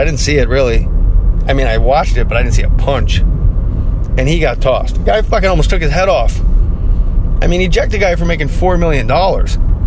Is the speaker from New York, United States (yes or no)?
yes; The Bronx, New York, United States; I like to make believe her name is … I'm from the Bronx, so I say, you know